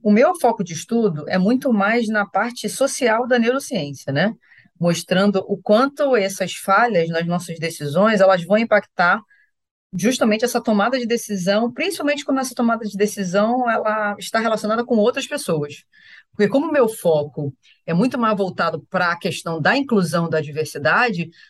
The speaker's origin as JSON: {"language": "Portuguese", "region": "Rio de Janeiro", "country": "Brazil", "said": "Eu sou carioca"}